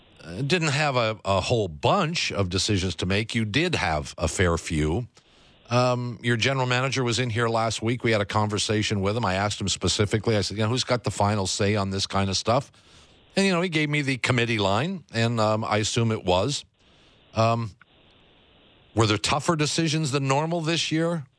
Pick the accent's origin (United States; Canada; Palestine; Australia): Canada; Toronto, Ontario; me growing up in Toronto